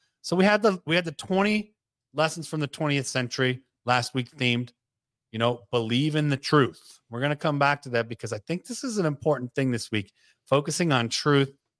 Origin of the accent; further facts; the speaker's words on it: Midwest, United States; moved away as an adult; I'm a former Midwesterner.